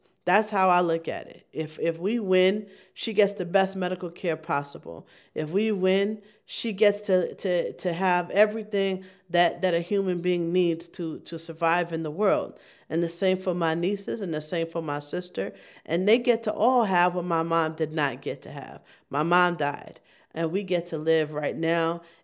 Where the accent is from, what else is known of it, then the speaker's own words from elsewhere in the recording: United States; I was the only one who couldn't understand anything that was going on because I was from the United States.